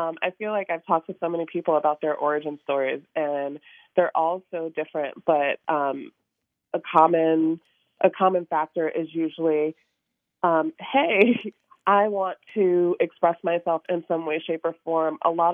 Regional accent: Jamaica, New York, United States; I grew up surrounded by Black people because I grew up in Jamaica, New York.

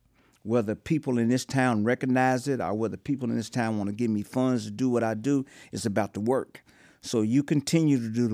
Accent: Portland, United States; I grew up in Portland. And when I grew up in Portland, it was 99.9% white.

